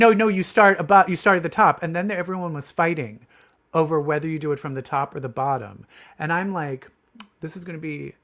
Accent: Baltimore, Maryland, United States; moved away as an adult; now in Chicago, United States; I moved to Chicago from Baltimore.

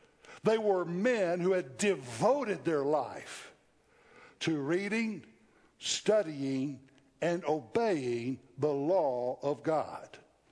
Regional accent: New Orleans, Louisiana, United States; I'm from New Orleans, Louisiana, and you can tell by looking at me, food is a really big deal.

